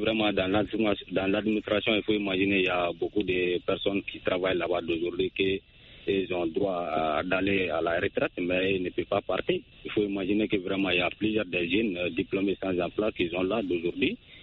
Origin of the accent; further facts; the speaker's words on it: Soninkeni, Mali; Oui, effectivement, toujours dans mon village natal.